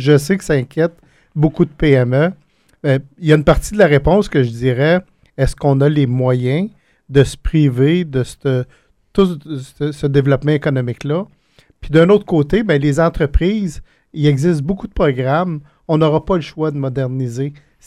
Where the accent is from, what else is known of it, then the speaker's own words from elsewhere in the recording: Grand-Mère, Quebec, Canada; Shawinigan, je viens de Grand-Mère, les répercussions sont très, très grandes